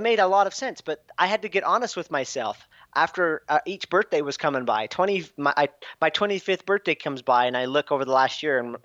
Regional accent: Utah, United States; moved away as an adult; But I'm from Utah and I wanted to just do something to shake my normal.

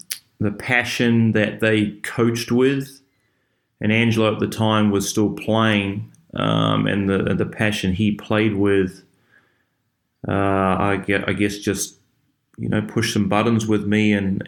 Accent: New Zealand; just growing up in New Zealand, not obviously a huge basketball country

